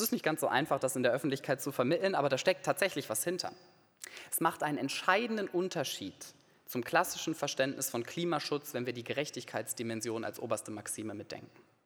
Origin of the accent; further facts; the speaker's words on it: Bonn, North Rhine-Westphalia, Germany; Ich komme aus Bonn, wir sind direkt in der Ecke dieses Flutgebiets.